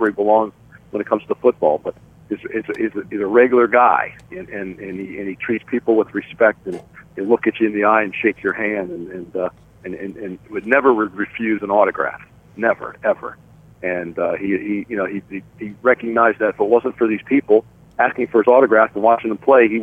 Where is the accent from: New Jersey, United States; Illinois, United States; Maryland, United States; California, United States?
Maryland, United States; Baltimore; And we grew up with Raymond in Baltimore